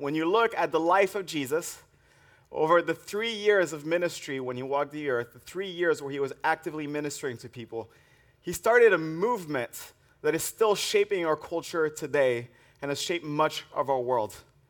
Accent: French Alps, France; And where I'm from, I grew up in the French Alps. The holiday season is often a time for melted cheese.

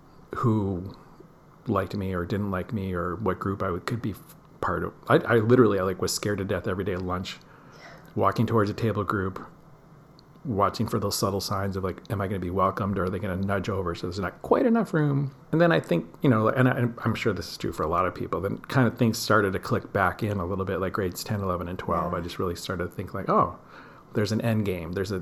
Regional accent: Michigan, United States; Previously, I taught in the U.S. I'm American, grew up in Michigan.

